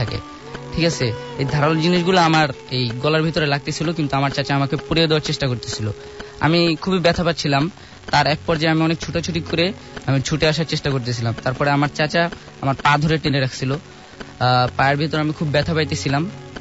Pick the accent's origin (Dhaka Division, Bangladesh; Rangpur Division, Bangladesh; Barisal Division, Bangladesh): Dhaka Division, Bangladesh; Dhaka; আমি কল্যাণপুর থেকে এসেছি। … আমি ঢাকা সিটি কলেজে লেখাপড়া করি।